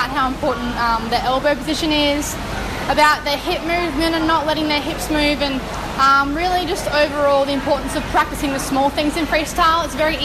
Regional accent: Launceston, Tasmania, Australia; now in Brisbane, Australia; even though I come from Launceston, which is a very small place compared to Brisbane where I live now

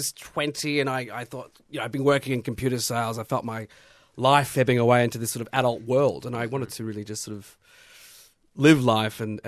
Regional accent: Ringwood, Victoria, Australia; moved away; I also was desperate to get out of Australia. I grew up in Ringwood

